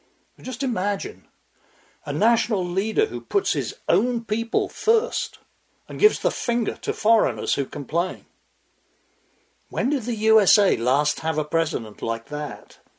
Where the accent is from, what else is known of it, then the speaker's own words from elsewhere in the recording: England, United Kingdom; I recall that my hometown in England made the boots for Oliver Cromwell's army, and I experience a surge of municipal pride.